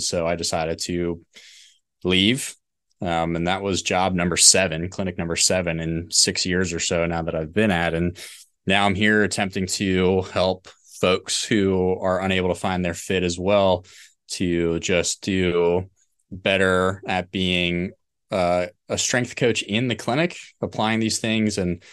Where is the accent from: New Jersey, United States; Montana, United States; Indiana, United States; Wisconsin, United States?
New Jersey, United States; born there; So I was born in New Jersey.